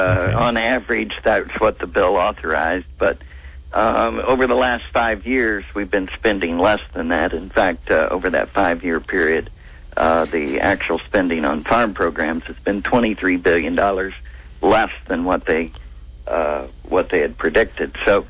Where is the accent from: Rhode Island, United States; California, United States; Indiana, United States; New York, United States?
Indiana, United States; now in Washington, United States; Yes, I'm originally from Indiana. That's where I farm.